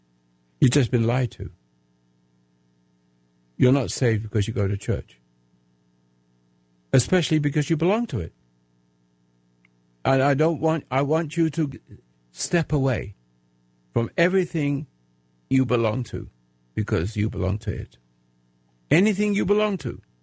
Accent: England, United Kingdom; I'm an Englishman. I'm an American. I love this country.

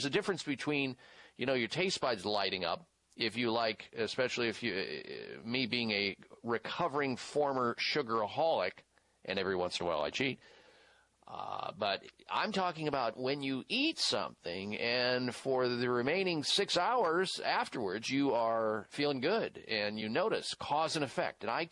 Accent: Midwest, United States; there was a big a grove of red raspberries in my backyard growing up in the Midwest.

